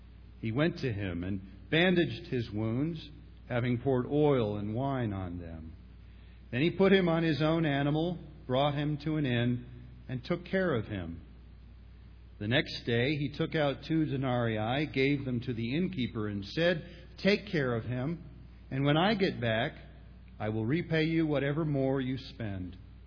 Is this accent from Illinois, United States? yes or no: no; Upper Arlington, Ohio, United States; when I was a little boy growing up in Upper Arlington, Ohio, just outside of Columbus.